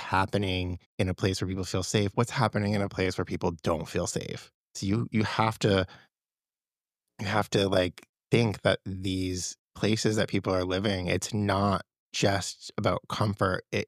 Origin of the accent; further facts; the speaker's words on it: Rhode Island, United States; I'm from Rhode Island originally.